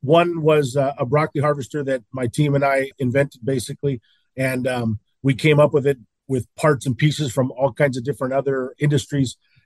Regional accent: Salinas, California, United States; I was born and raised in Salinas, and my family had nothing to do with agriculture.

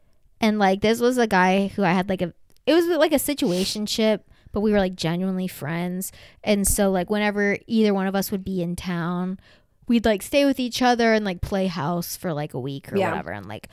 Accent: Arkansas, United States; Yeah, I mean, I'm from Arkansas, but you know, it's not like that.

